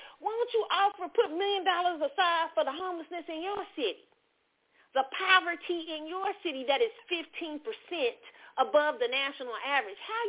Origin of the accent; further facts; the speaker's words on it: Kansas City, Missouri, United States; And then growing up in Kansas City, I went to a school that where was predominantly black, but we had the biggest Latino population in our school.